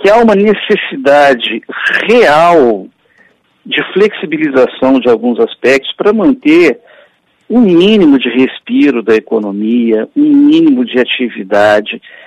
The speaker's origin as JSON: {"language": "Portuguese", "country": "Brazil", "said": "Porque nós somos brasileiros, né?"}